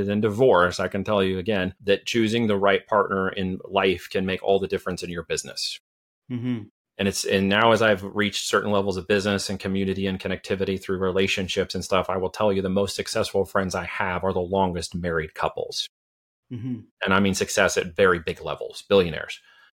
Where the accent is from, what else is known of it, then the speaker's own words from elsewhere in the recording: Oregon, United States; I grew up on the West Coast, actually in Oregon, and I thought winters were tough when we went to the mountains at 7,000 feet